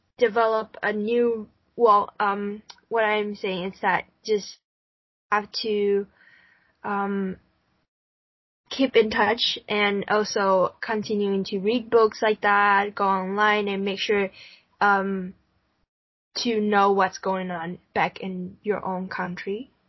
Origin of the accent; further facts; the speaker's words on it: Taiwan; English is a second language; When people ask me, where are you from? And I'm from Taiwan.